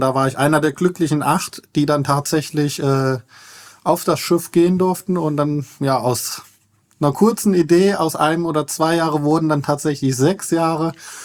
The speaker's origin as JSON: {"language": "German", "town": "Eschwege", "region": "Hesse", "country": "Germany", "tie": "born or raised there", "said": "in meiner Heimat- und Geburtsstadt in Eschwege. Mhm. Sagt vielleicht nicht jedem etwas, aber das ist in der Nähe von Kassel, also in Nordhessen."}